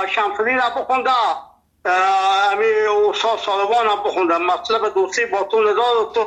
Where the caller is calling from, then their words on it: Nimruz, Afghanistan; دختم ما 50 سال در ولایت نیمروز هست، اینجا لهجه ما لهجه فارسی هست، اینجا لفظی ما لهجه بلوچی هست، اینجا پشتو گپ میزنه.